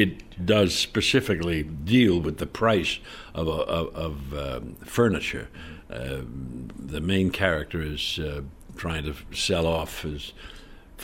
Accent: New York, United States; I came from New York. I never went to the theater.

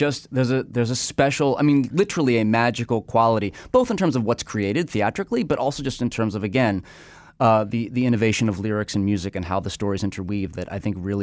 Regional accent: Ellicott City, Maryland, United States; I grew up in Ellicott City, Maryland. Go Orioles.

